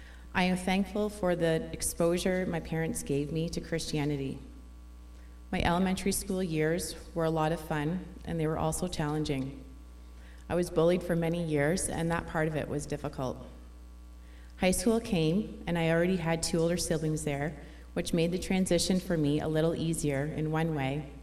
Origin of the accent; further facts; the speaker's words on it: Exeter, South West England, United Kingdom; I was raised in a believing home. I was born and raised in Exeter. I am the youngest of four kids, two boys and two girls.